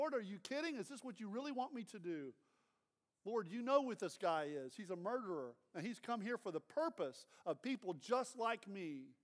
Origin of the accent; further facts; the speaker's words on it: Austin, Texas, United States; I was introducing myself, and I said, I'm from Austin, Texas.